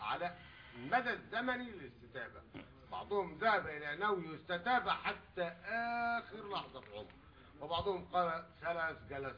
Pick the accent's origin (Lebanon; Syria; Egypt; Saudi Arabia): Egypt; انني كمصري مسلم ليبرالي